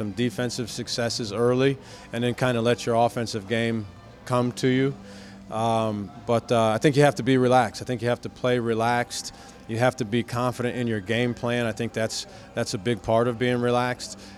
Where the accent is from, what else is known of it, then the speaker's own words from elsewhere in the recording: Ohio, United States; I'm from Ohio originally, so it's a little bit of a logistical nightmare for me